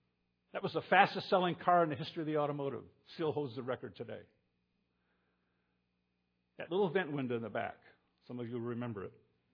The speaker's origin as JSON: {"language": "English", "town": "Toledo", "region": "Ohio", "country": "United States", "tie": "born or raised there", "said": "I grew up in Toledo, Ohio."}